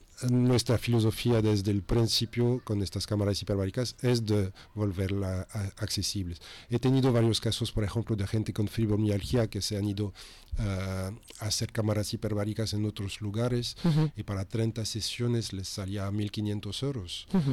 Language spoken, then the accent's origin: Spanish; Moncofa, Valencian Community, Spain; Sí, me he trasladado al centro de Valencia, en mi pueblo, en Moncofar.